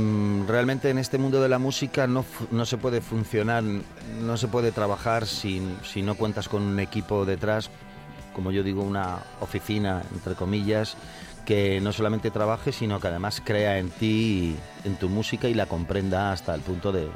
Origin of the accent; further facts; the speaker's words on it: Spain; Sí, porque además en España, que es increíble, pues podrá ser, no sé si es que somos el país europeo con más bares, pero probablemente seremos también el país europeo con más artistas por metro cuadrado.